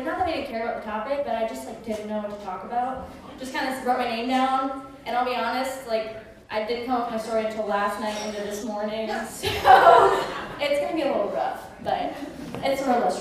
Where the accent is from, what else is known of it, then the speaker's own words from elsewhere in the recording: Michigan, United States; I grew up in Michigan, so I grew up in the suburbs.